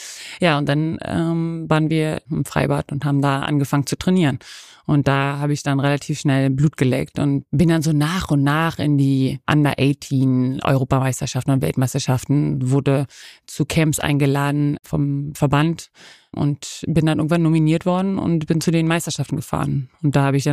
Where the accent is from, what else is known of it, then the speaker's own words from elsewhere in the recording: Berlin, Germany; in Köpenick, wo ich herkomme.